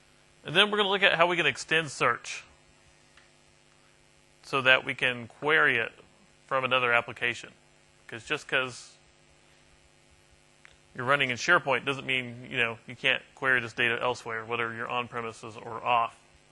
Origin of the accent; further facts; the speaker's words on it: Houston, Texas, United States; I'm from Houston, Texas, so don't mind the accent.